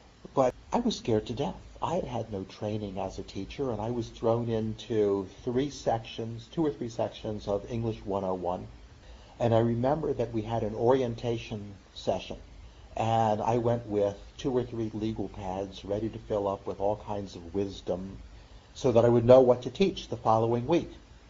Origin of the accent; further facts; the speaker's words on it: Maryland, United States; even though I was from the Maryland suburbs, I was pretty much a city slicker.